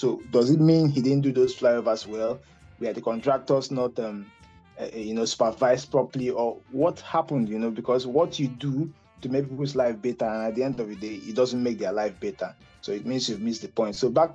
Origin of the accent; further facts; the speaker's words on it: Imo, Nigeria; I'm from Imo State, Igbo, of course.